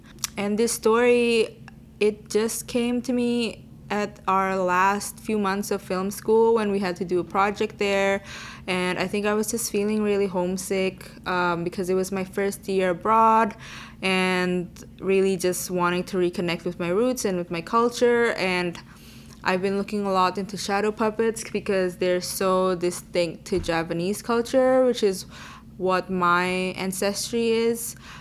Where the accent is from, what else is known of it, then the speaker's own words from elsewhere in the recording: Indonesia; now in Vancouver, California, United States; I was born and raised in Indonesia, but now I'm based in Vancouver, BC.